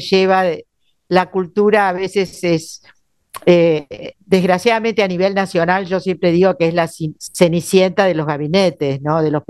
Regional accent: Buenos Aires, Argentina; Porque realmente que es un orgullo para los que somos porteños.

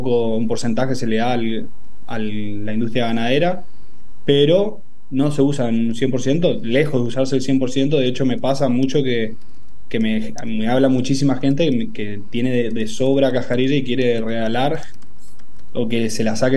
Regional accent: Corrientes, Argentina; Soy de Corrientes, de Corrientes Capital.

